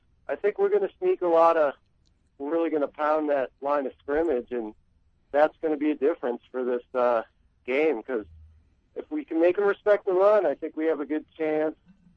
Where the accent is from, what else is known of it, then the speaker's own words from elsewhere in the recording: Concord, New Hampshire, United States; moved away; also born or lived in Colorado; I grew up in Concord, New Hampshire, and – I've been out in Colorado 20 years